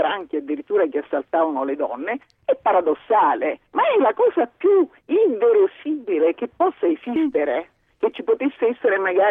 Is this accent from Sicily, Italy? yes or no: yes; Sicily, Italy; now in Bergamo, Italy; io sono siciliana di origine.